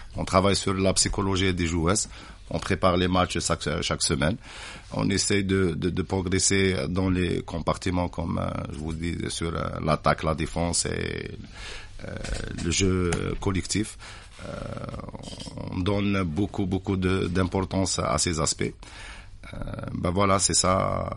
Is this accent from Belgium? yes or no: no; Algeria; Nous, en Algérie, c'est bon.